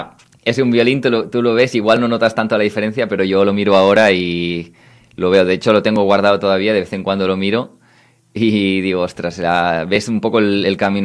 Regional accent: Catalonia, Spain; Mi pueblo está en la provincia de Lleida.

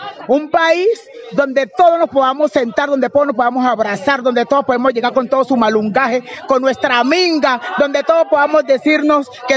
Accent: Cali, Valle del Cauca, Colombia; Soy del oriente de Cali

